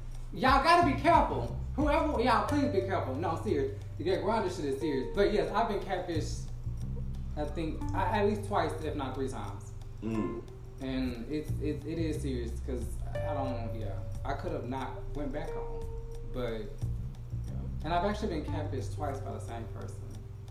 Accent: College Station, Texas, United States; Okay. Well, I am from College Station, Texas. And I am visiting my dear friend Aaron that I just met in Houston.

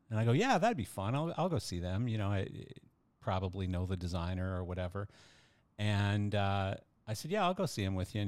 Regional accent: Canada; I'm biased, of course, because I'm Canadian

